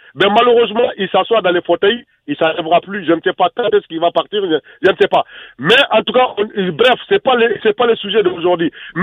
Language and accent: French; Mali; Je suis malien, mais je suis fier d'être malien.